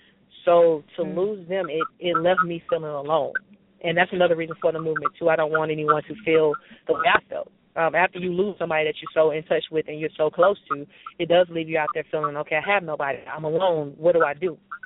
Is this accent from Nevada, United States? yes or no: yes; Las Vegas, Nevada, United States; now in Birmingham, United States; I am originally from Las Vegas, Nevada, but currently I'm in Birmingham, Alabama. I am the youngest of two, and I've been doing music for a while.